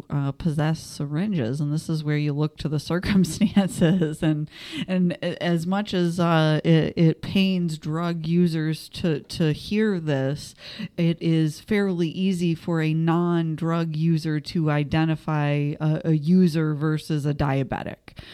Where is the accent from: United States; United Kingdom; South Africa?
United States; Michigan; Well, the follow-up, I grew up in Michigan.